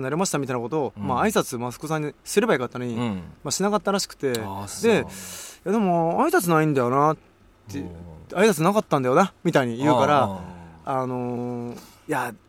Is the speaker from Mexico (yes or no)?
yes; Mexico; Japanese is a second language; 聞かれないよ、メキシコ出身でどこ出身ですかって聞かれないもん、メキシコってどうですかって聞かれるの